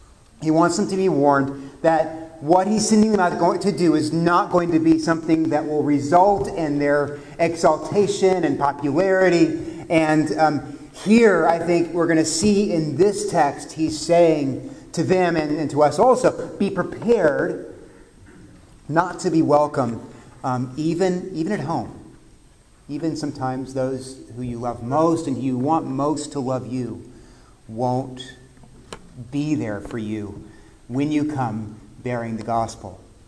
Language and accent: English; Corpus Christi, Texas, United States; Then I was from Corpus Christi, which has about 400,000 people. It's not a small town.